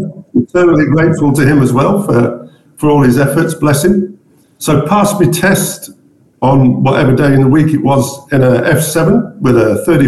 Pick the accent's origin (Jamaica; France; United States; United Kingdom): United Kingdom; Stretford, North West England; I grew up in Stretford in Manchester because we moved around with my father's job.